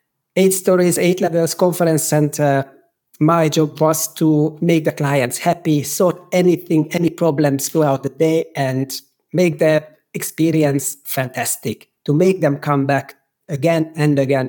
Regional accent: Hungary; English is a second language; I'm originally from Hungary. I was 26 years old when I started to learn English. I never been taught English at school. So that's why I will have a strong accent

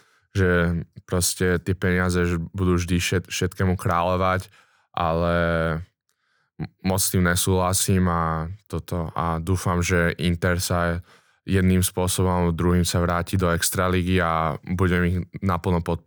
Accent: Bratislava, Bratislava Region, Slovakia; tým pádom, že som vyrastal v Bratislave

